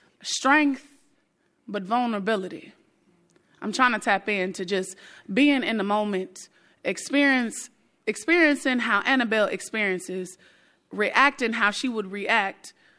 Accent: Richmond, California, United States; Yeah, I'm from Richmond, but I am not from North Richmond.

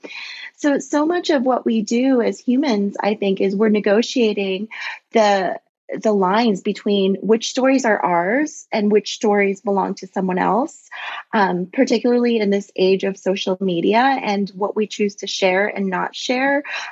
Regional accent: Florida, United States; So I'm a Floridian. I grew up in the Tampa Bay area by the beach

